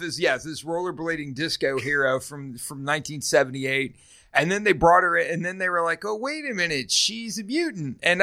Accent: Ireland; Yeah, I'm Irish.

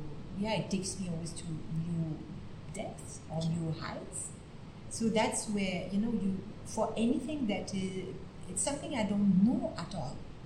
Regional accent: France; English is a second language; being French and this being an Indian system, kind of, it was just not for me.

